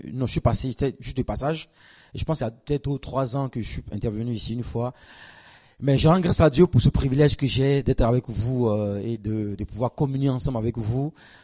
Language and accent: French; Germany; Je viens d'Allemagne, donc les Allemands, ils sont.